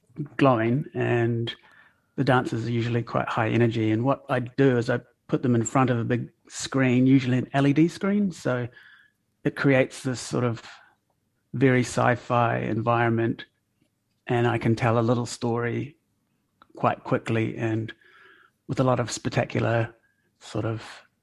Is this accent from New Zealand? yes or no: yes; Matamata, Waikato, New Zealand; I grew up in Matamata and there was only sport